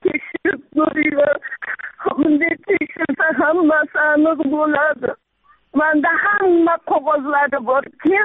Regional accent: Fergana, Fergana Region, Uzbekistan; Farg'onadanman, Oxundobayev massivdanman.

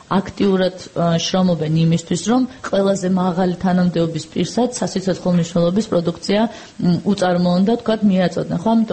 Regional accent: Tbilisi, Georgia; მე თბილისიდან, თბილისში დავიბადე, გავიზარდე და აქ ცხოვრობდი, აქაც მქონდა და მაქვს ბიზნესი, წავედი რეგიონში

